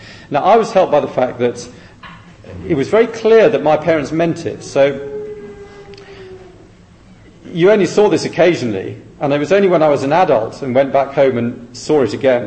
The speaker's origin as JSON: {"language": "English", "town": "Shrewsbury", "region": "West Midlands", "country": "United Kingdom", "tie": "born or raised there", "also_born_or_lived": "Uganda / Fiji", "said": "I have some roots in Fiji, where my parents worked for 15 years, so a lot of my childhood, early adulthood. Our home base in England, which is where the accent comes from, is Shrewsbury, between Birmingham and the Welsh border."}